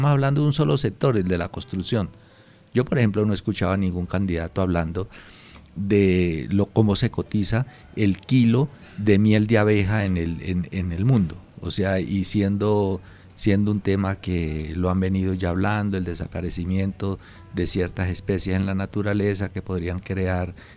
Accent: Colombia; ¿para dónde nos vamos a ir si nosotros somos colombianos?

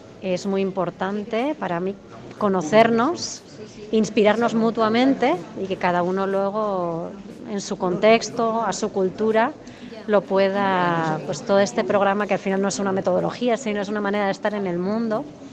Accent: Basque Country, Spain; vengo del País Vasco.

